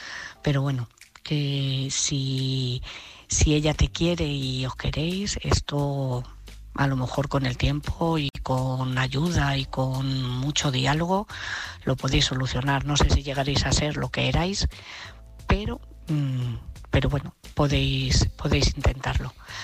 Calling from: Madrid, Community of Madrid, Spain; de Madrid

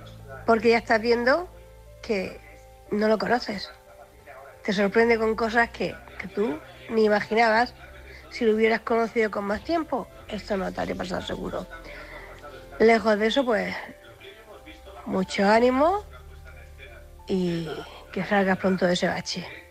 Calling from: Cartagena, Region of Murcia, Spain; corresponsal de Cartagena

